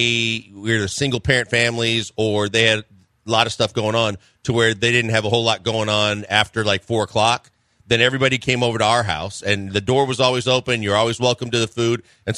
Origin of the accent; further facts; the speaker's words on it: Midwest, United States; And growing up in the Midwest, and my mom made potato salad all the time